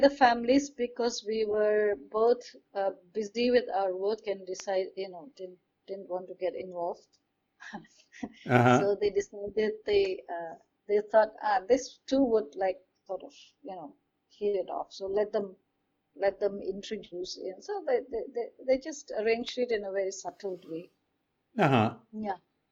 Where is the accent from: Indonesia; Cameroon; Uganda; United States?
Indonesia; Jakarta; I was about 7 or 8 years old when we decided to move to Jakarta. The family decided to move to Jakarta, so that's how I grew up in Jakarta.